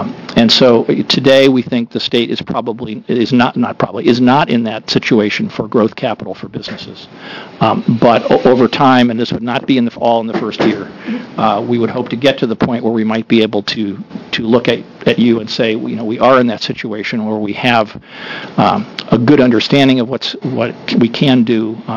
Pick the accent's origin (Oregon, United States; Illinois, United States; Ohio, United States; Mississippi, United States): Oregon, United States; Portland; for the record … from Portland, and I am Managing Director of OVP Venture Partners there